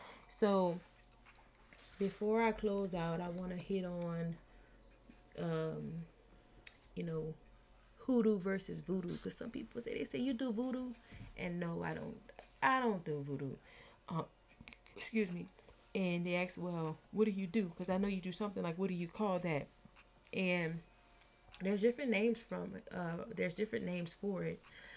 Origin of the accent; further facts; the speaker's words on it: Louisiana, United States; And I'm from Louisiana, so me and Yimaye has had a lot of conversations because, you know, those hurricanes, you know, they be coming.